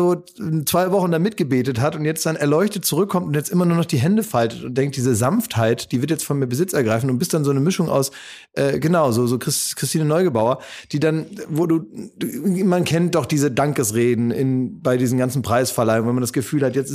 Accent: Berlin, Germany; Das ist ja für uns als Berliner egal.

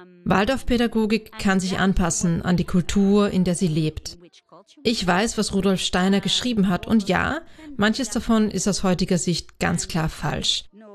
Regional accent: Netherlands; German is a second language; Das ist auch in meinem Heimatland, den Niederlanden, passiert.

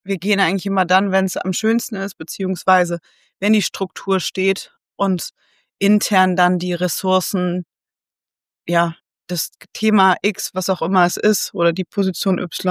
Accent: North Rhine-Westphalia, Germany; moved away; aus dem schönen Ostwestfalen-Lippe, das wahrscheinlich jeder nur kennt, weil es Bielefeld nicht gibt. Da bin ich schon ganz, ganz lange weg. Genau 20 Jahre jetzt tatsächlich dieses Jahr.

